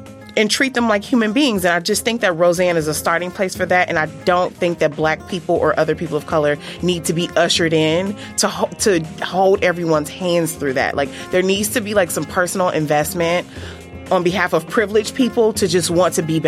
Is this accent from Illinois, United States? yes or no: yes; Chicago, Illinois, United States; I went to a big state school. I'm from Illinois, and there were people from rural Illinois. I'm from Chicago.